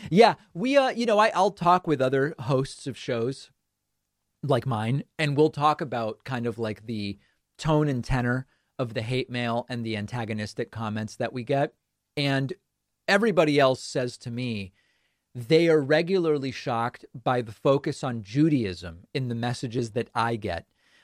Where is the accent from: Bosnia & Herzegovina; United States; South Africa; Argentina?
Argentina; even though I'm from Argentina.